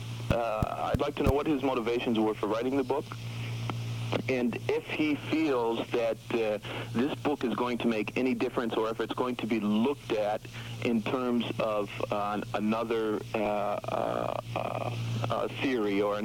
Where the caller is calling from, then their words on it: Detroit, Michigan, United States; I'm from Detroit.